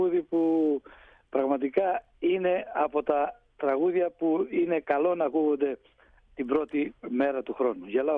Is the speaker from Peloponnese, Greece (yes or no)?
no; Avdou, Crete, Greece; Βρίσκομαι στην Κρήτη, συγκεκριμένα είμαι στο χωριό μου του Αυδού